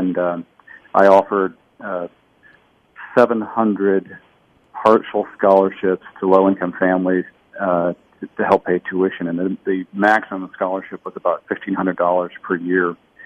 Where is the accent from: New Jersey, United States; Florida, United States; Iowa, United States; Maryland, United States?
Florida, United States; Tampa; And I'm very proud to both donate to and fundraise for two magnets in my hometown of Tampa.